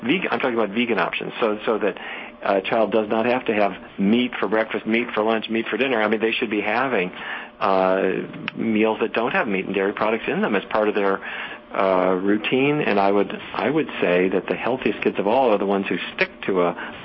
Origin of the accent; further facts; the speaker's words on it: Fargo, North Dakota, United States; I grew up in Fargo, North Dakota. My grandpa was a cattle rancher.